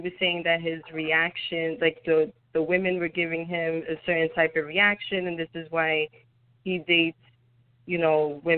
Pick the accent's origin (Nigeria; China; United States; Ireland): United States; New York; I love hip hop music. I'm from New York. I grew up on it. I absolutely love it.